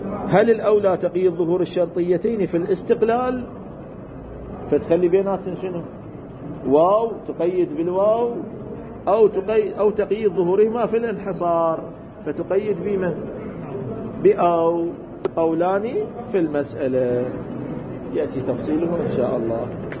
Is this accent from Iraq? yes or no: yes; Baghdad, Baghdad Governorate, Iraq; أنا من بغداد وتمشى للكاظمية. أنا من بغداد يعني الكرخ، أنا من الكرخ القديمة اللي هي تصير على دجلة القديمة يسموها، لها أسماء محلية شلون المدينة القديمة هسه الولاية. أنا من الكرخ القديمة وتمشى إلى الكاظمية،